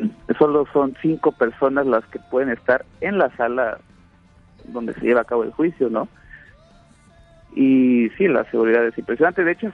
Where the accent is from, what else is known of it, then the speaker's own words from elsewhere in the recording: Mexico; accent: Mexican; yo con mi pobre acento mexicano intentando... que no pensaran que venía de espía